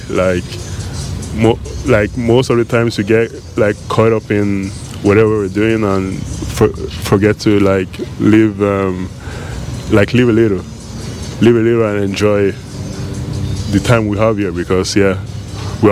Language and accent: English; Norway; English is a second language; I'm from Norway.